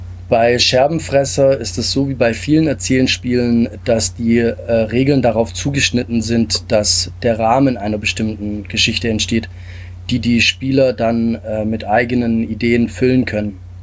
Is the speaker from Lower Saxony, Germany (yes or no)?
no; Stuttgart, Baden-Württemberg, Germany; lebe und bin aufgewachsen in Stuttgart und Umgebung, komme ursprünglich aus Italien